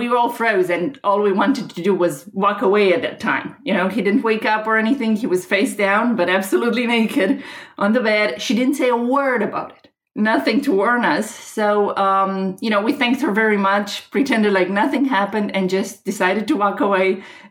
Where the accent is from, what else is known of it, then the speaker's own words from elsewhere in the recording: Romania; English is a second language; moved away as an adult; now in Charlotte, United States; So I have been doing real estate in my home country in Romania for quite a few years, and recently I have started to do that in the U.S., December 2015.